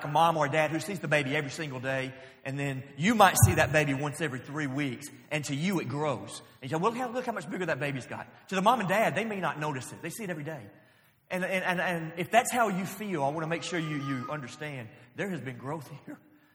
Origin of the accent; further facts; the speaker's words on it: Florence, United States; I was scheduled several months ago to preach in Florence this coming, this Sunday night. My hometown, where my mom and dad are.